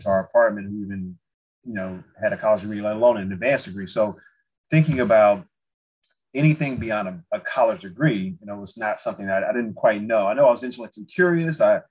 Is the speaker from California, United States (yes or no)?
yes; Los Angeles, California, United States; also born or lived in Chicago; now in Connecticut, United States; So as you mentioned, I was born in Chicago, raised in Los Angeles, and I am